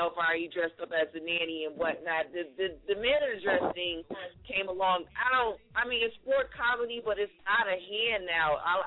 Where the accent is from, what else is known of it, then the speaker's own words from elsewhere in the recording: Newark, New Jersey, United States; big shout out to Newark, my hometown.